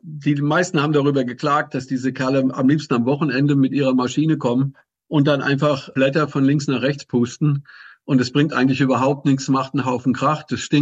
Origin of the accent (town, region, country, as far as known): Germany; born or raised there